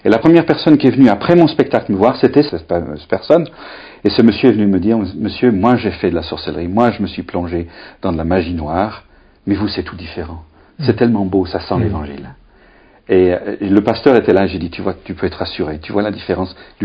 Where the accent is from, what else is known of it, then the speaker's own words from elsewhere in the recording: Belgium; accent: Belgian; moi j'ai un accent belge à couper au couteau une fois